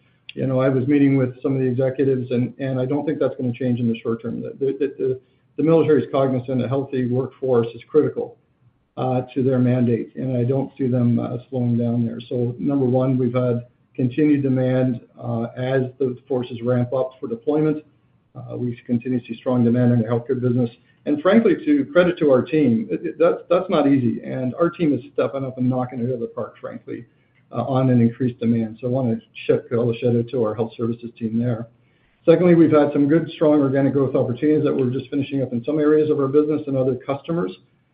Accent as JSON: {"language": "English", "country": "Canada", "said": "Frustrating as a Canadian to see in today's environment the men and women being asked to cut $1 billion"}